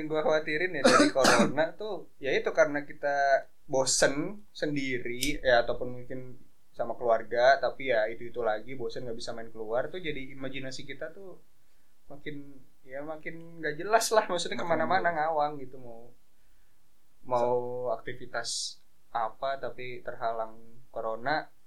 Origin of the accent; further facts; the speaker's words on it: Purwokerto, Central Java, Indonesia; Saya dari Purwokerto.